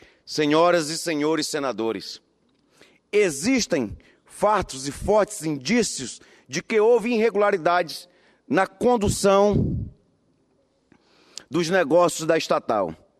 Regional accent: Cruzeiro do Sul, Acre, Brazil; a questão da dengue no meu município, na minha terra natal, Cruzeiro do Sul

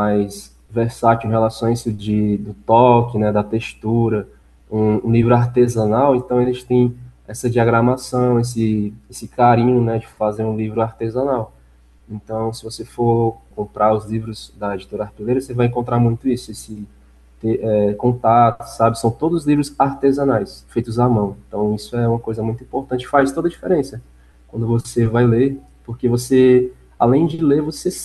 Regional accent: Fortaleza, Ceará, Brazil; Eu sou de Fortaleza, Ceará, nascido aqui, criado aqui, ainda resido aqui.

